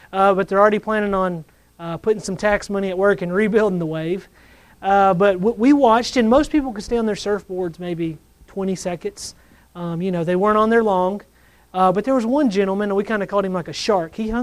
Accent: Tennessee, United States; I was born and raised in the Bible Belt, Middle Tennessee, Nashville, Clarksville

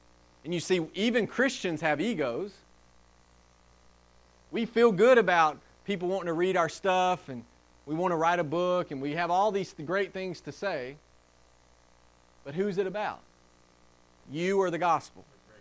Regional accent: the South, United States; or as I was raised in the South, that's why I'm pro-life?

